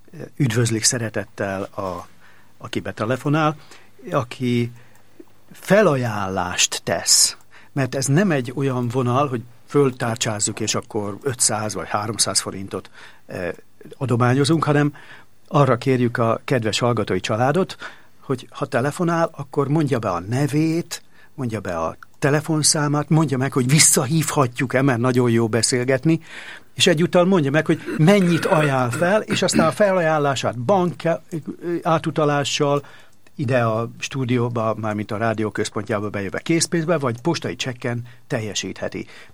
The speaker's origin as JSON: {"language": "Hungarian", "town": "Halimba", "region": "Veszprém County", "country": "Hungary", "tie": "born there", "said": "Azért halimbát mondtam, mert ott születtem, és az a falu nekem nagyon fontos."}